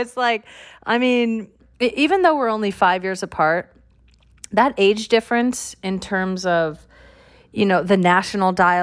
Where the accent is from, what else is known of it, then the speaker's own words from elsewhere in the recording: California, United States; I'm from California.